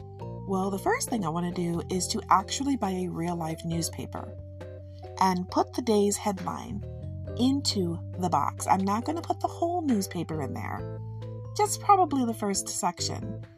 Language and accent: English; Michigan, United States; I'm from Michigan. I love Michigan. I'm made of the things from Michigan.